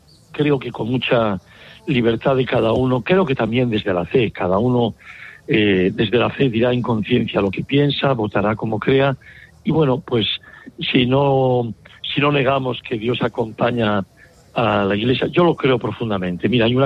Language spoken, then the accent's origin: Spanish; Spain; todos los españoles, claro, somos gallegos